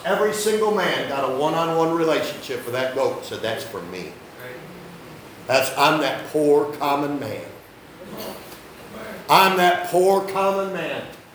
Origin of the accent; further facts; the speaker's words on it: Machias, New York, United States; I grew up in Machias, New York. I grew up over the next county.